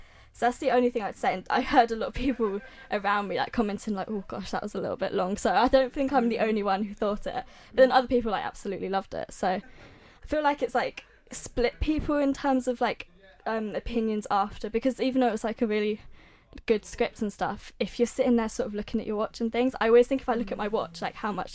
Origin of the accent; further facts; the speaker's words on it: United States; But I'm American myself, but I don't have an accent.